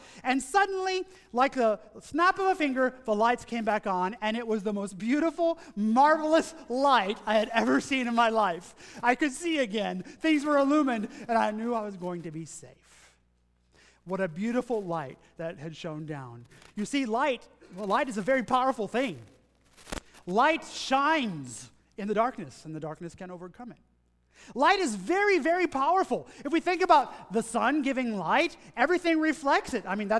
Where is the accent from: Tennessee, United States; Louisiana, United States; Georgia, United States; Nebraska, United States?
Tennessee, United States; So growing up in Tennessee, in East Tennessee, I wasn't that far from Chattanooga.